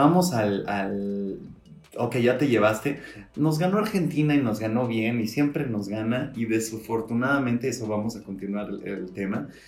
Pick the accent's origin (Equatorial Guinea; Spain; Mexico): Mexico; porque pues claramente somos mexicanos.